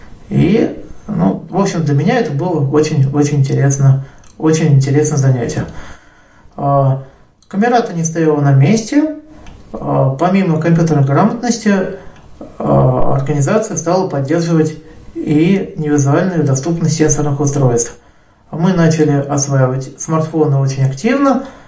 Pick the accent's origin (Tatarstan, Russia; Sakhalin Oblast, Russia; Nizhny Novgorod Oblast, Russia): Nizhny Novgorod Oblast, Russia; из Нижегородской области. Мне 40 лет.